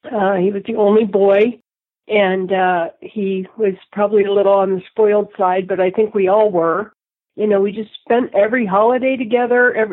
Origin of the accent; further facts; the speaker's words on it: Ohio, United States; We grew up in Ohio, so we spent a lot of time skiing